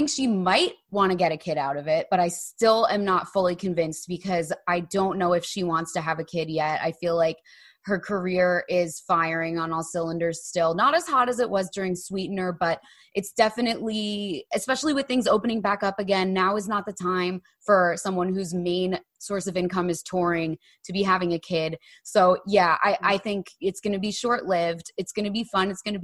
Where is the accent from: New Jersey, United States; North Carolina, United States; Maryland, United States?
New Jersey, United States; We grew up in New Jersey. We know the Italians.